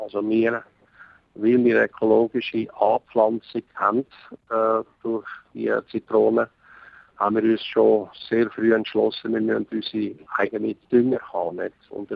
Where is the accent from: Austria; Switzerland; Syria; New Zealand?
Switzerland; born there; also born or lived in Cuba; bin auch mit aufgewachsen mit Spanisch und Deutsch, also ich bin in der Schweiz geboren, aber doch die ersten paar Jahre in Kuba aufgewachsen.